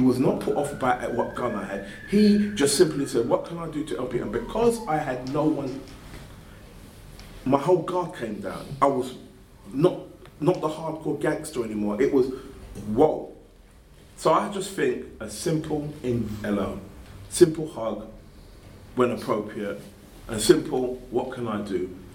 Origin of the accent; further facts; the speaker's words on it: England, United Kingdom; I'm from England and I'm alone. So it's, you know, I'm going to my homeland